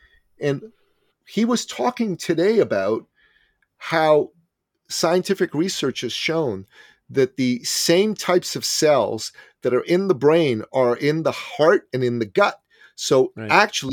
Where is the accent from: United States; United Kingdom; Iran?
Iran; moved away; I'm originally an immigrant from the Middle East. I'm a Christian from Iran, and I grew up during the Islamic Revolution. I was 11 years old in 1978